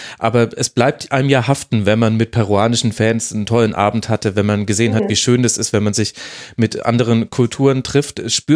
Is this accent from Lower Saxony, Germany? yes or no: no; Munich, Bavaria, Germany; Also ich hier als Münchner kann sagen